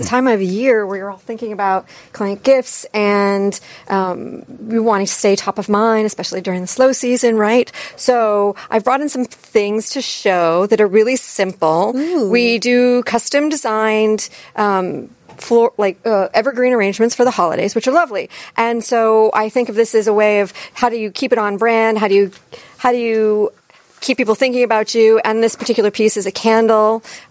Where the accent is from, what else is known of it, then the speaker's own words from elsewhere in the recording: New England, United States; I'm from New England.